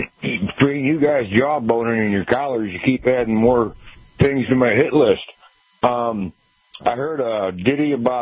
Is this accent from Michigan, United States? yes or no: yes; Michigan, United States; No, I'm from the Mitten.